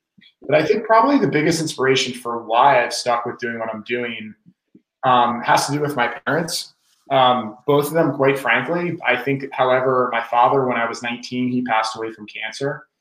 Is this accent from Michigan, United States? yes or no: no; Baltimore, Maryland, United States; now in Austin, United States; I'm based and lived in Austin, Texas now. I'm born and raised in Baltimore.